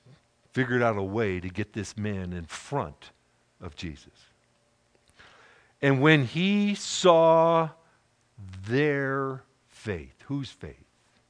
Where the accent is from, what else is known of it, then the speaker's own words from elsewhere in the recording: California, United States; ordinary people like Bill and I. We're both from Southern Cal, so I can say that.